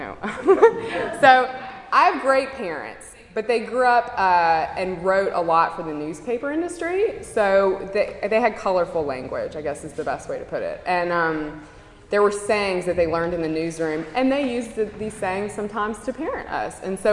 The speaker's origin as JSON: {"language": "English", "region": "Mississippi", "country": "United States", "said": "I'm from Mississippi, where, like, my joke about Mississippi is"}